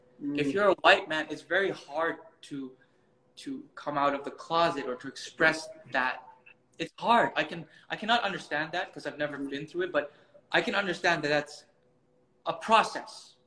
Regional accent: Netherlands; English is a second language; Growing up in Holland, being white, I've sat in circles with a lot of Western men.

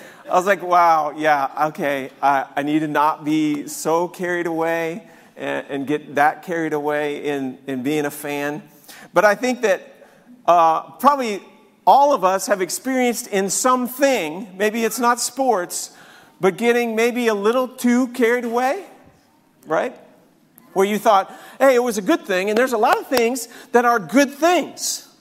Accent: New York, United States; I grew up in New York. I know. I grew up in New York. I was a big Giants football fan.

